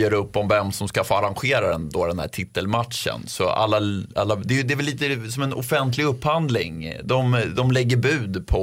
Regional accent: Armenia; jag kommer också från Armenien

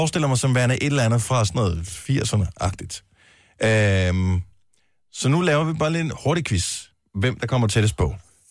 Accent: Region of Southern Denmark, Denmark

